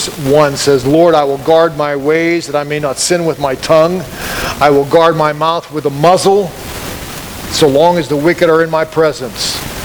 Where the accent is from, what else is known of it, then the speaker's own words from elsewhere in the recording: Pittsburgh, Pennsylvania, United States; I think many of you know that I grew up near Pittsburgh.